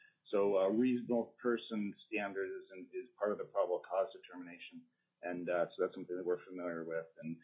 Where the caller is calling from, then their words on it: Anchorage, Alaska, United States; I'm an Alaska State Trooper currently assigned to the AST Director's Office. I'm calling from Anchorage.